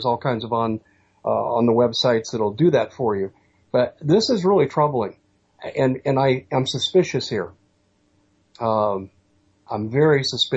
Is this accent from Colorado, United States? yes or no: yes; Denver, Colorado, United States; I grew up in the Denver area, and all the communities up there in Denver have a regulation